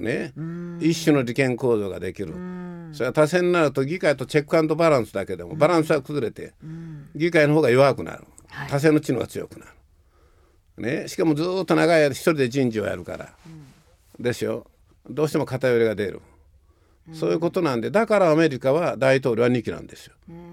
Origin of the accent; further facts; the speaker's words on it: Okayama, Japan; 私岡山県だから出身は